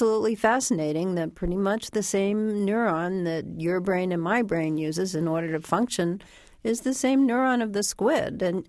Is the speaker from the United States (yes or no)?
yes; Midwest, United States; Well, first of all, you have to understand I come from the Midwest, so the whole thing about the ocean is a big surprise to me.